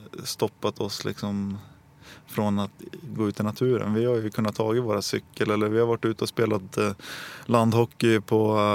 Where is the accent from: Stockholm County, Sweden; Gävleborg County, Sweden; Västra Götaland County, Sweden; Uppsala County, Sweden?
Stockholm County, Sweden; Nacka; born there; Ja, jag är ju född i Stockholm i alla fall, ute i Nacka. Och bodde 4 första åren i Saltsjöbaden.